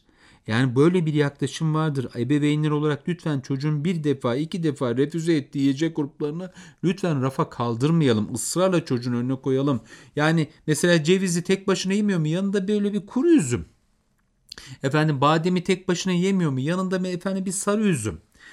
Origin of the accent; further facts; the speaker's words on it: Beypazarı, Ankara, Turkey; Ben Ankara Beypazarlıyım. İşte benim muhitimde, Beypazarı'nda, Polatlı'da, Güdül'de, Nallıhan'da, Ayaş'ta ay çekirdeği çok olur.